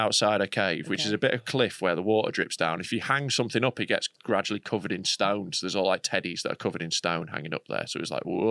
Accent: Knaresborough, Yorkshire and the Humber, United Kingdom; And if you've been to my hometown, to stand out as ugly is a hell of an effort. It's a real fucking shift. So yeah, that's Old Mother Shipton. That's one of our tourist things in Knaresborough.

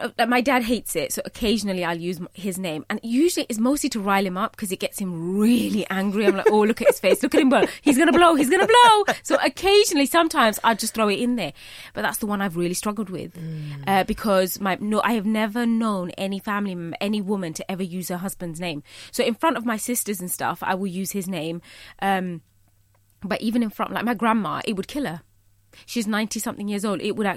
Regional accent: United Kingdom; I am Bangladeshi, you know, I'm British, but I'm also a Muslim.

